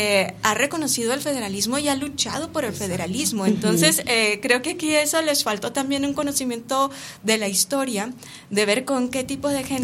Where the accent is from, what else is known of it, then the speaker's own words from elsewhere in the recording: Mexico; y posiblemente eso es lo que falta como nación mexicana, y digo nación para entender también a nosotros como ciudadanos, como pueblo